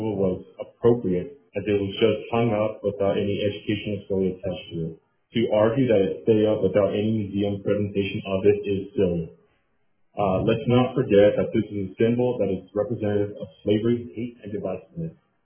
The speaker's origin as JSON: {"language": "English", "town": "Yuma", "region": "Arizona", "country": "United States", "lives_now": "Tempe, United States", "said": "I'm originally from Yuma, Arizona, but I've been living in Tempe for the past 11 years."}